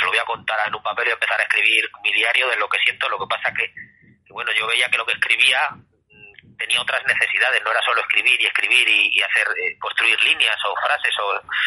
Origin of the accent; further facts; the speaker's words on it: Madrid, Community of Madrid, Spain; siendo español, madrileño, como soy